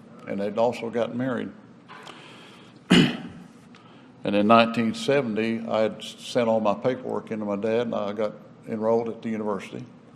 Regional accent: Wichita, Kansas, United States; born there; I was born in Kansas, Wichita, had great parents.

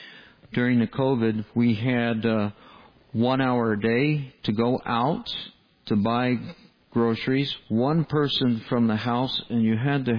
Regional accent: United States; I know because I'm American myself

